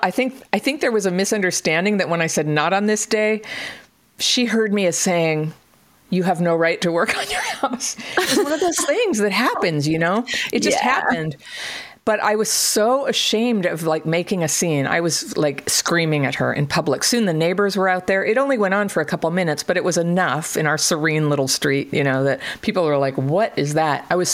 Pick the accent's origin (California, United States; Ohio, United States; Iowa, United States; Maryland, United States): California, United States; Berkeley; My husband says this to me because I'm, you know, my mother's from Brooklyn. I'm from Berkeley.